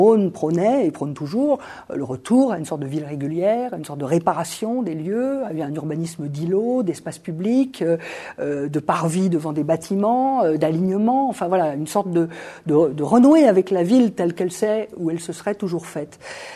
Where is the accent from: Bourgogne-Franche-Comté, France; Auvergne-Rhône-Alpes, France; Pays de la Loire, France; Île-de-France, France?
Île-de-France, France; Paris; je dois dire que je suis parisienne depuis toujours.